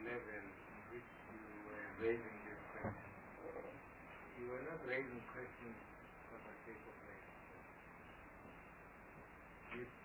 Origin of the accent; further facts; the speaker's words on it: South Africa; First, take it upon yourself, I'm a South African.